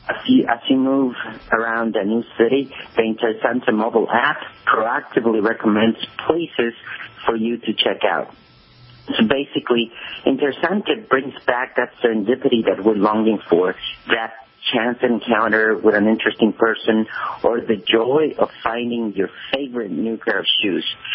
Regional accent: Ecuador; moved away as an adult; now in United States; I'm CEO and founder of Interessante.com. I'm originally from Ecuador, and I came to the Silicon Valley about 14 years ago.

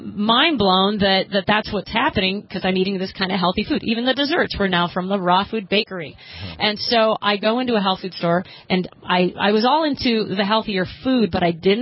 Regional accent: Michigan, United States; now in New York, United States; I came from Michigan, actually

